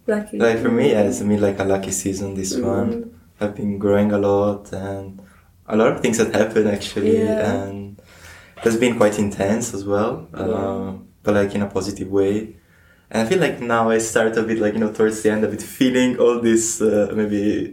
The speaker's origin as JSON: {"language": "English", "country": "Italy", "said": "I'm from Italy, and so I came here after a year of studio company in Geoffrey Ballet"}